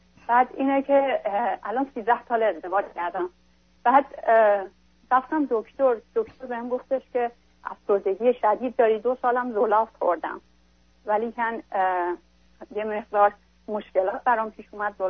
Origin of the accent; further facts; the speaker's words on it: Iran; now in United States; من توی ایران بزرگ شدم. الان 11 ساله که آمریکا هستم.